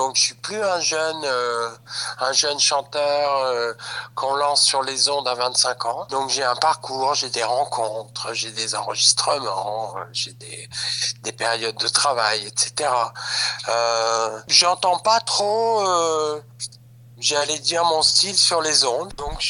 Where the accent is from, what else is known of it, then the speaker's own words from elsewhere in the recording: Lille, Hauts-de-France, France; born there; now in Paris, France; J'habite à Paris, je suis né à Lille